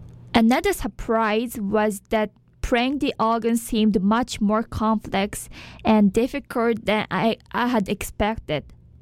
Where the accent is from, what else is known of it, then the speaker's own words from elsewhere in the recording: Japan; So because I'm from Japan, I hope she'll come to Japan again in the future.